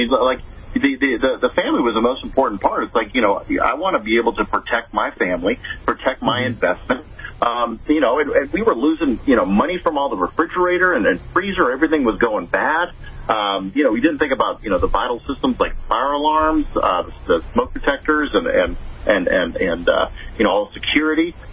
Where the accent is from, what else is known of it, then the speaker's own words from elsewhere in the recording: California, United States; now in Kansas, United States; So I'm from California originally, and you're used to rolling blackouts, but I didn't know weather until I moved to Kansas a couple years ago.